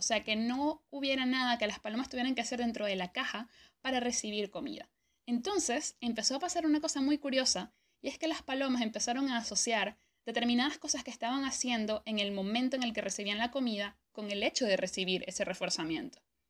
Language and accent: Spanish; Venezuela; sé que hay millones de supersticiones que tenemos los venezolanos que no podemos sacarnos de la cabeza